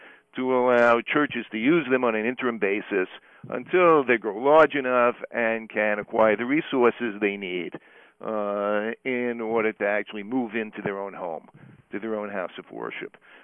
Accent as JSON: {"language": "English", "town": "New York City", "region": "New York", "country": "United States", "accent": "New York", "said": "I used to live in New York City, you can tell by my accent, but I live in a small college town now."}